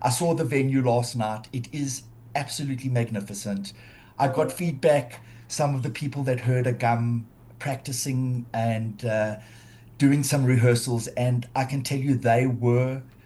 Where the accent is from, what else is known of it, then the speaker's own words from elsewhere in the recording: South Africa; And I think that it's something we as South African Jewry have in abundance.